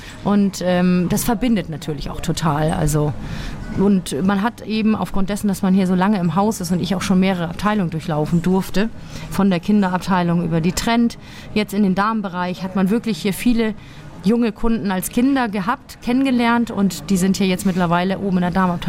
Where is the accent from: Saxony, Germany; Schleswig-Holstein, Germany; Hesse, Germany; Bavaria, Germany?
Schleswig-Holstein, Germany; Ich persönlich mag meine Heimat sehr gerne und würde das als große Herausforderung sehen, in einer Großstadt zu leben. Von der Tendenz her, ich fühle mich sehr, sehr wohl hier in Dithmarschen